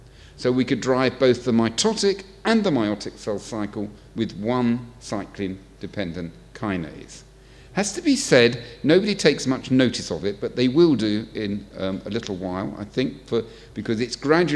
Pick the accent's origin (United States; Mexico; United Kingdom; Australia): United Kingdom; and being British and simple, I like simple things, and it's a very simple model.